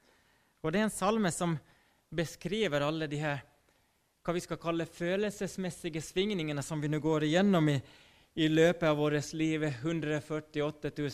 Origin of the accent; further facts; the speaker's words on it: Finland; now in Sweden; Det är ju så att när jag kom från Finland, dock jag tränger bara ta en tur över gränsen. Så ser dock att vi finländare